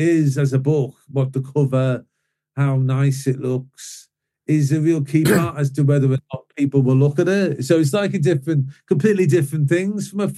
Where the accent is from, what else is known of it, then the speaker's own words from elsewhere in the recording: Anfield, North West England, United Kingdom; the book itself is inspired by me growing up in Anfield.